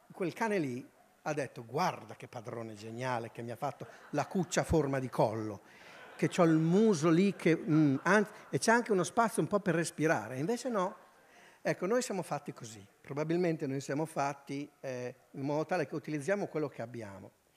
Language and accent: Italian; Pavia, Lombardy, Italy; accent: Pavese; perché ho un accento un po' diverso, sono di Pavia.